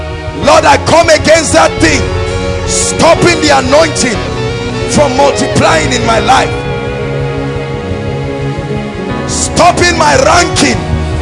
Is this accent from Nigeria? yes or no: yes; Nigeria; Beyond my exposure as a Nigerian, may your word challenge my paradigms